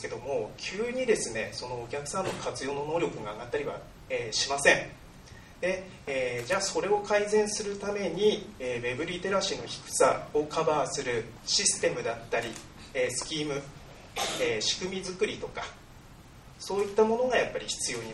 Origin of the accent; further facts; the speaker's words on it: Hirosaki, Aomori, Japan; 弘前市の、出身です。